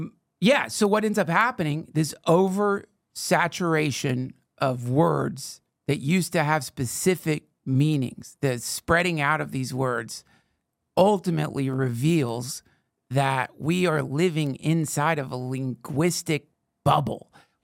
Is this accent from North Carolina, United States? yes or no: yes; North Carolina, United States; I don't know, that's growing up in North Carolina, but you know, I remember when people started calling magazines books.